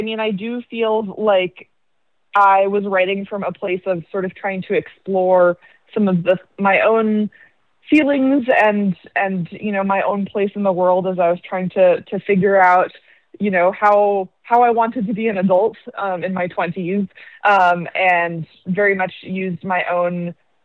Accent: Texas, United States; first language Korean; English is a second language; I also studied Spanish, of course, growing up in Texas, and I'm pretty proficient in Spanish. And then in undergrad, I also took Chinese and Japanese, and then at Iowa, I started learning German.

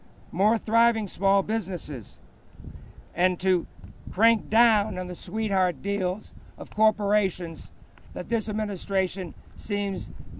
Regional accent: Connecticut, United States; moved away as an adult; now in Iowa, United States; You'll hear from my opponent that I grew up in Connecticut, that I came here as an adult. I came here as a student to go to Drake University. And I chose Iowa to live after I graduated.

